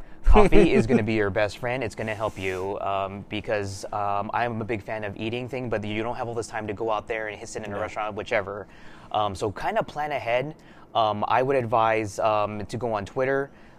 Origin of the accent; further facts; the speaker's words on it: Los Angeles, California, United States; you're from Ohio and I'm from Los Angeles.